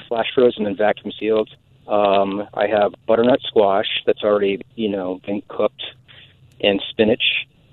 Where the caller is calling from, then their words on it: Newport, Vermont, United States; Northern Vermont, near the Canadian border, Newport.